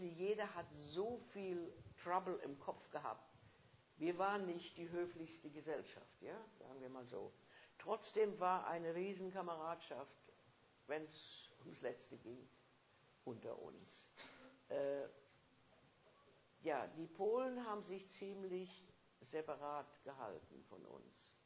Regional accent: Germany; born there; Ich bin in Deutschland geboren.

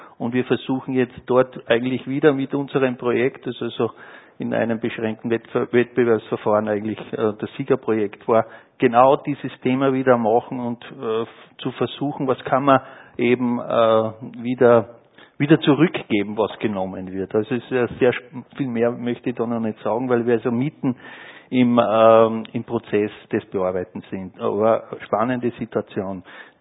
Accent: Upper Austria, Austria; geboren und aufgewachsen im Mühlviertel, als viertes von 6 Kindern.

